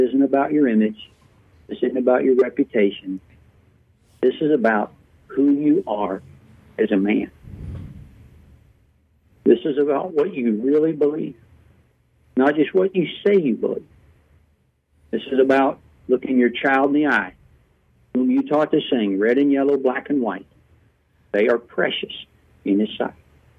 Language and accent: English; Germantown, Kentucky, United States; I grew up in Kentucky, not too far away from the Lexington area, up in Bracken County, a little town called Germantown.